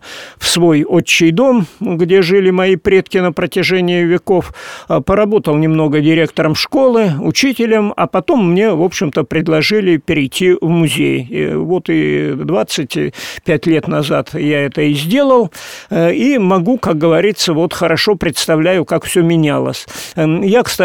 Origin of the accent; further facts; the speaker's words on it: Gavrilov Posad, Ivanovo Oblast, Russia; Да, я уроженец этих мест, по крайней мере, как минимум 250 лет мои предки жили.